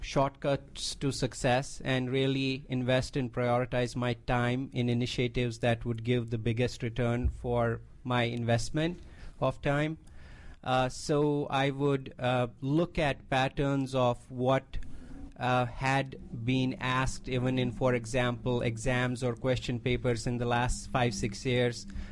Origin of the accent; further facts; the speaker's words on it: India; moved away as an adult; now in United States; I'm from India.